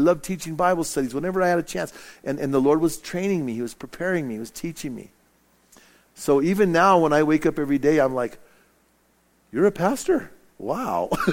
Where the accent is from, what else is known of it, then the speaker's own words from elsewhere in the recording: Bernalillo, New Mexico, United States; And so at least at my church where I grew up in Bernalillo, you know.